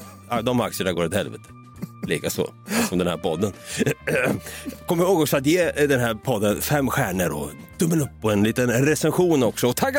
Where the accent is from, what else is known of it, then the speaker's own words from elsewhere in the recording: Västra Götaland County, Sweden; accent: Skaraborg; Vi brukar gå runt och tänka att vår dialekt är så här, fan vadå, det var inget konstigt med vår dialekt.